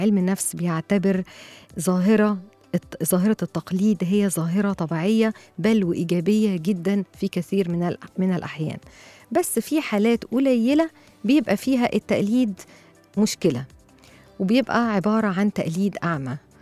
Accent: Egypt; وهي الأكلات في المواسم الكتير جدا اللي عندنا احنا كشعب مصري

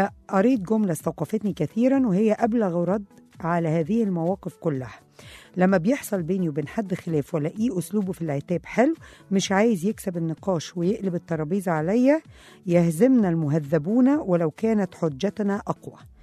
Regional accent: Egypt; مش من جوهر اخلاقنا كمصريين ومجتمع مترابط من قديم الازل بكل طوائفه

